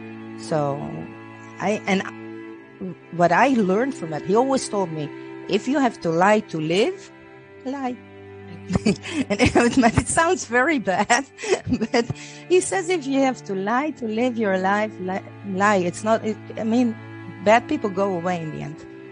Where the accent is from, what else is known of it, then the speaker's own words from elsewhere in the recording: Netherlands; now in Israel; I came to Israel from Holland.